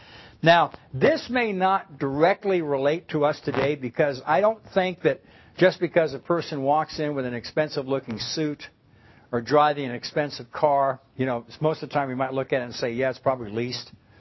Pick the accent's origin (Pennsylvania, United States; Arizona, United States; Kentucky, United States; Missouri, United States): Arizona, United States; Scottsdale; I told you I grew up in Scottsdale, Arizona.